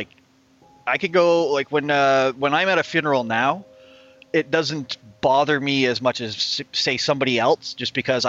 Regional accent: East Coast, United States; I was born on the East Coast to a family of undertakers. So I actually grew up inside a funeral home.

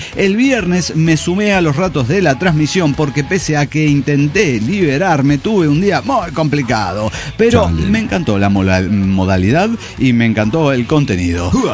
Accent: Mexico City, Mexico; now in Kilgore, United States; de Kilgore.

